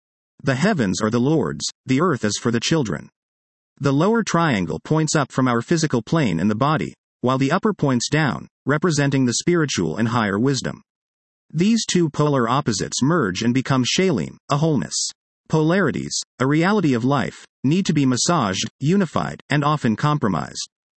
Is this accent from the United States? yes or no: no; Canada; Growing up in Canada, my experience was no different. Our treasured streets, in the midst of a bustling metropolis, were full of markets and vendors known for their kosher products